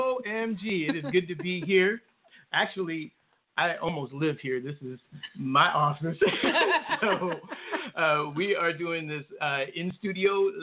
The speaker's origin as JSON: {"language": "English", "town": "San Francisco", "region": "California", "country": "United States", "tie": "born or raised there", "said": "And, you know, just growing up in San Francisco, biculturally, had to struggle with identity, believe it or not."}